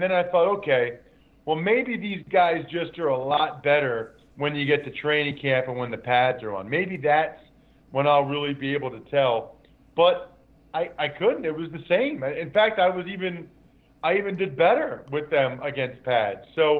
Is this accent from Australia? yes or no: no; Pennsylvania, United States; And also, we're both from Pennsylvania.